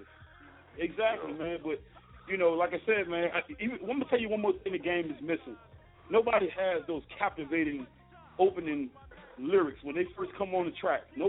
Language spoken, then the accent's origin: English; Richmond, Virginia, United States; I was raised in Richmond, VA, man, and all down here, man, in Richmond.